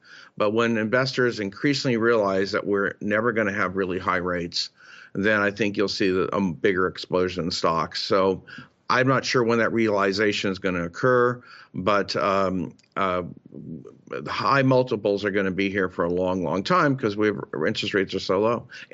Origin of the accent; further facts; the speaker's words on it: Berkeley, California, United States; I'm from Berkeley, California